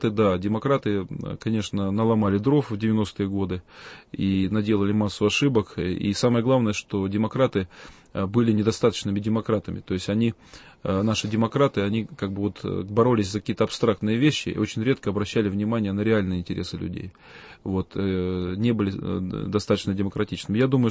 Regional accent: Altai Krai, Russia; я сам с Алтая могу сказать, что мы просто жизненно нуждаемся в прекрасных отношениях с Китаем.

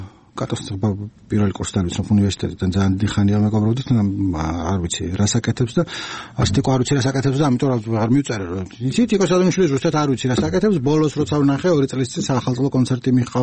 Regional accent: Imereti, Georgia; მე ფიქრობ ხოლმე მაგას და მე რამე იმერელი ვარ

